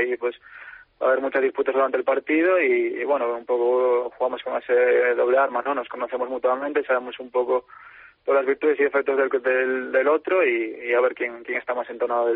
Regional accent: Galicia, Spain; somos pues muchos gallegos

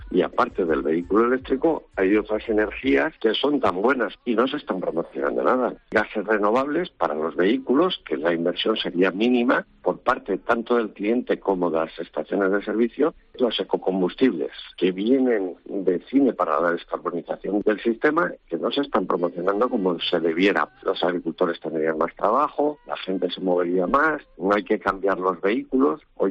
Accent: Jadraque, Castilla-La Mancha, Spain; En mi pueblo, en Jadraque, he visto coches meter un cable por una ventana en un restaurante para poder volver a Madrid.

